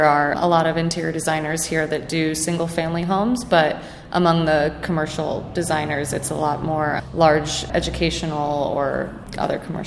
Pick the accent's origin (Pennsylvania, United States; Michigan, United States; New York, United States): New York, United States; Westchester; I am from New York originally. I grew up just outside of the city in Westchester.